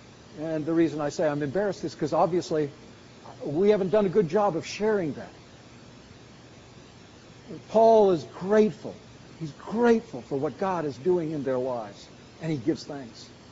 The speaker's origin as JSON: {"language": "English", "country": "Canada", "tie": "born or raised there", "said": "Now, I know this isn't a California illustration, but I grew up in Canada, and this gets pretty relevant."}